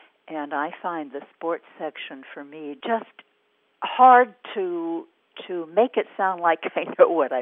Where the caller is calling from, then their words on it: San Diego, California, United States; I'm calling from San Diego.